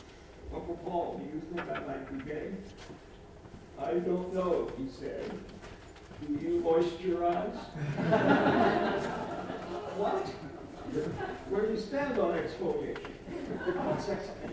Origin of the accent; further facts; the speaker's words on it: Illinois, United States; the day same-sex marriage was implemented in my home state, Illinois.